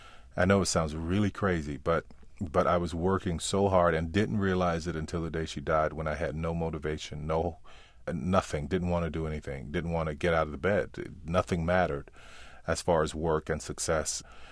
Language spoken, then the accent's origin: English; New Orleans, Louisiana, United States; born there; And are surprised that I don't have the accent. I think that is a part of always knowing that even though I was born there